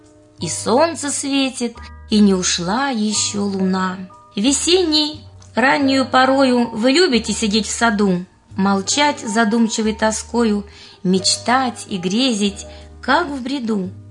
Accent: Moscow, Russia; Мама москвичка, я москвичка. Я родилась в Москве, в Химках-Ховрино. А потом вот сюда приехали.

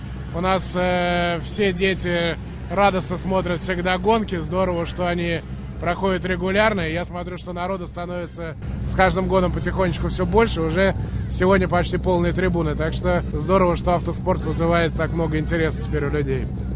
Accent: Moscow, Russia; Мы из Москвы. Да, мы гости, мы приезжаем в Раменское, стараемся приехать каждый год, когда здесь идут соревнования, приезжаем всей семьей.

